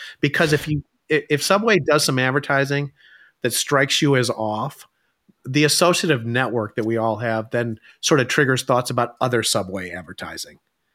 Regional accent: United States; I'm an American sports consumer.

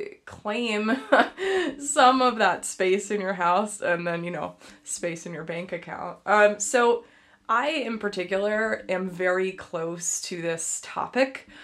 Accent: Dallas, Texas, United States; I am originally from Texas, from Dallas, and Dallas, if you're familiar with it, is, you know, it's a very interesting place to live.

